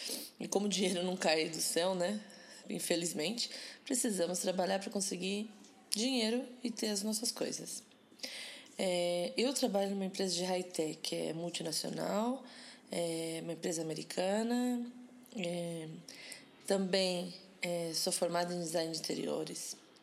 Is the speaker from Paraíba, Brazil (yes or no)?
no; Rio Claro, São Paulo, Brazil; born there; also born or lived in São Manuel / Ribeirão Preto; Que eu sou brasileira, nasci numa cidade pequena do interior de São Paulo, chamada Rio Claro. Mudei várias vezes durante minha infância de cidade, por causa do trabalho do meu pai. Já morei em São Manuel, já morei em Ribeirão Preto.